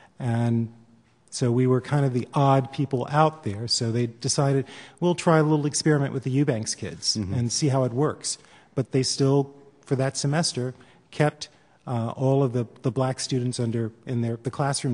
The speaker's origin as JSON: {"language": "English", "region": "Mississippi", "country": "United States", "tie": "born or raised there", "said": "And I think it's probably because of growing up in Mississippi and not really witnessing it firsthand"}